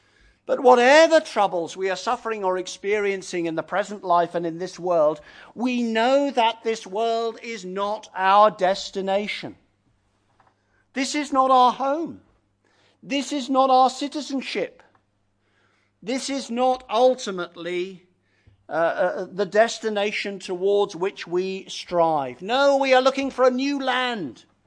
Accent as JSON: {"language": "English", "region": "England", "country": "United Kingdom", "said": "if you're English, you're very excited about being English because of the football. And, well, have mercy on us. It's the first time we've had a chance to be excited for 55 years."}